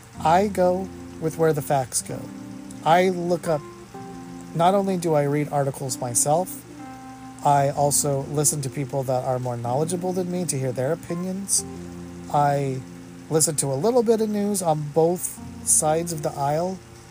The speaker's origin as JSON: {"language": "English", "country": "United States", "said": "if we aren't careful as the American people"}